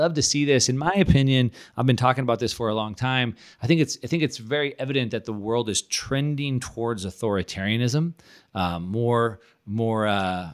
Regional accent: California, United States; now in Puerto Rico; So like we're both from California.

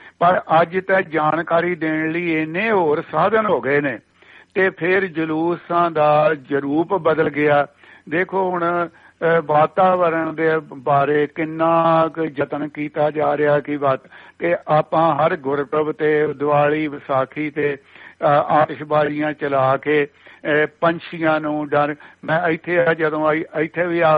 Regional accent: Punjab, India; ਸਾਡਾ ਪਿੰਡ ਜਿਹੜਾ ਆ ਉਹ ਅੰਮ੍ਰਿਤਸਰ ਜ਼ਿਲ੍ਹੇ 'ਚ ਹੈ

